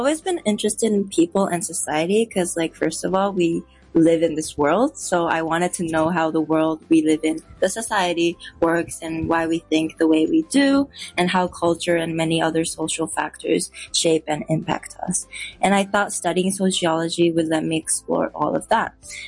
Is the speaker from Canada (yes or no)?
no; Tsukuba, Ibaraki, Japan; also born or lived in Singapore; I talked about Tsukuba. Because I used to live in Singapore, I talked about like I had two hometowns.